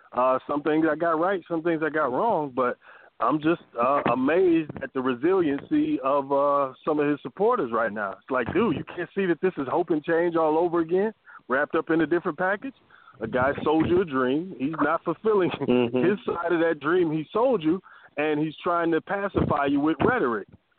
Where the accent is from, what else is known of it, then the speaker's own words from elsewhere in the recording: Midwest, United States; now in Atlanta, United States; I'm from the Midwest. I moved out of there down to Atlanta.